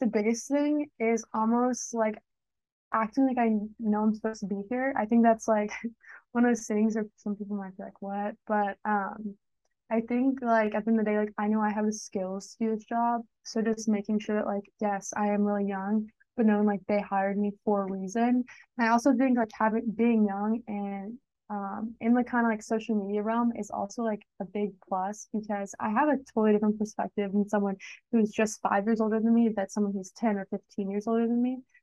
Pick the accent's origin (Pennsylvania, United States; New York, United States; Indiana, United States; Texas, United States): Texas, United States; Dallas; or I'm from Dallas. I'm a big Dallas Mavericks fan